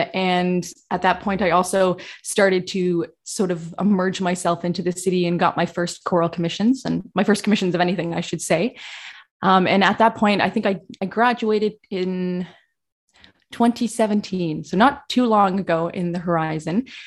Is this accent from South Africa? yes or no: no; Canada; I'm a Canadian composer living in Vancouver, British Columbia.